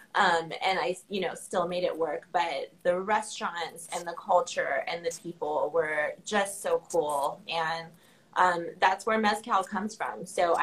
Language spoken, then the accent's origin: English; the South, United States; Well, I grew up in the South, so even more so there